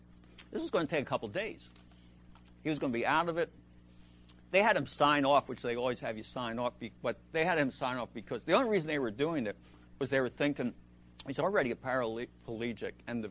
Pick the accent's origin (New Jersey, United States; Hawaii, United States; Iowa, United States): New Jersey, United States; Egg Harbor City; Most people don't even in New Jersey don't know about this city. I said, I'm from Egg Harbor City.